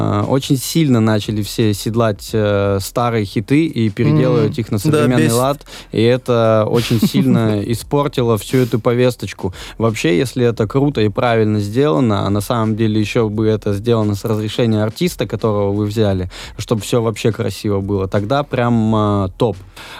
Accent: Veliky Novgorod, Novgorod Oblast, Russia; now in Moscow, Russia; я из Великого Новгорода, 250 тысяч населения

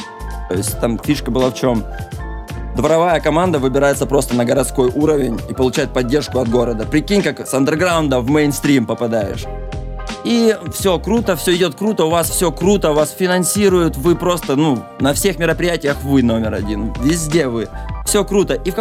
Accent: Bryanka, Luhansk Oblast, Ukraine; moved away as an adult; Луганская область, город Брянка. И маленький такой шахтерский городочек. В 11-м году сюда приехал учиться.

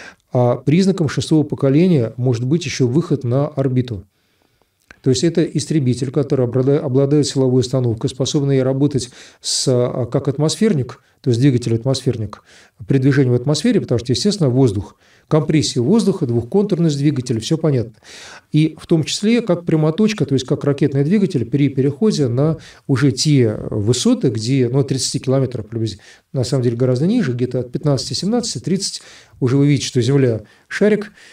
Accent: Russia; я русский, россиянин, я этим горжусь. При всех моих русских кабардинских кровях.

